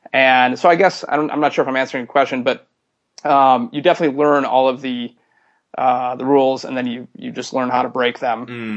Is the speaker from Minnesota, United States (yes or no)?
yes; Minneapolis, Minnesota, United States; And then I grew up in Minneapolis, and there was a great music scene there